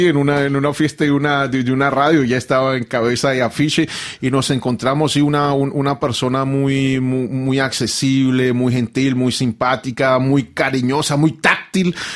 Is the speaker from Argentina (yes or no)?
no; Colombia; born there; yo nací en Colombia, llevo Colombia en mis venas, en la sangre, pero también me siento francés, también me siento un poquito portugués, también me siento un poquito español.